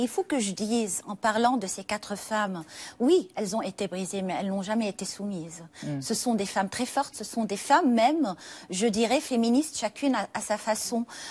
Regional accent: Lebanon; pour moi, en tant que Libanaise, la Tunisie est un exemple de courage et de lumière.

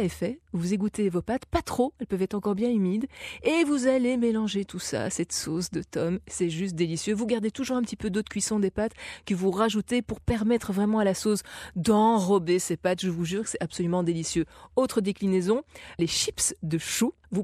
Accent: Belgium; On est plutôt sur la pomme de terre chez nous en Belgique.

